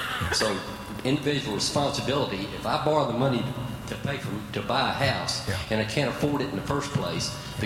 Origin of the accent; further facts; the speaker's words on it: Texas, United States; accent: Texan; Now, I tried never to say Texas, but my accent gave me away.